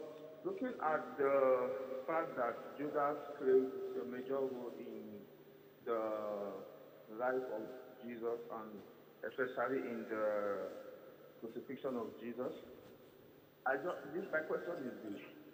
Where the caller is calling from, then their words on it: Iceland; I'm calling from Iceland.